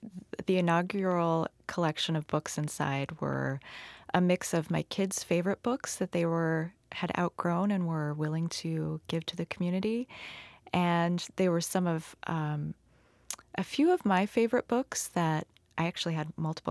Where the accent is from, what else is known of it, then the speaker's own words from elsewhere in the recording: Iowa, United States; Growing up in Iowa, my dad would take me to our small town public library every Saturday so I could come home with a stack of books.